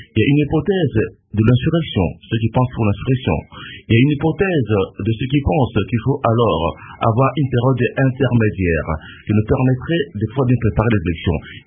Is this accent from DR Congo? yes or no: yes; DR Congo; c'est un droit, on est congolais